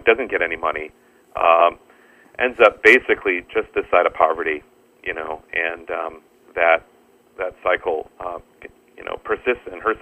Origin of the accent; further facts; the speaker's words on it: Minnesota, United States; This is the era of, in my home state of Minnesota, Hams, Schmidt, Grain Belt, you know, when they were the primary local beers